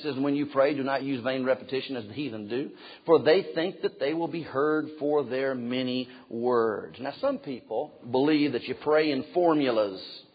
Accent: the South, United States; I'm from the South, and there is a formula

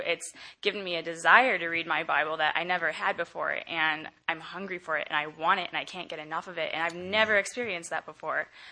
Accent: Bolingbrook, Illinois, United States; I'm from Bolingbrook, Illinois

